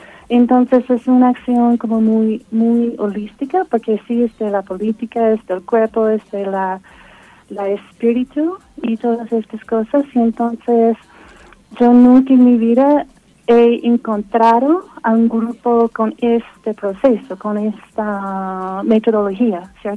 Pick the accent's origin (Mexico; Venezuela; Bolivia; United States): United States; now in Colombia; soy de Estados Unidos. Yo soy una antropóloga y estoy haciendo un doctorado. Y estoy haciendo el trabajo del campo acá en Colombia.